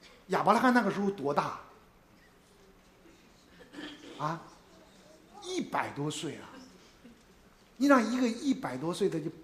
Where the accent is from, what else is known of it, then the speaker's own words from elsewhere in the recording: China; now in United States; 尤其我们中国人啊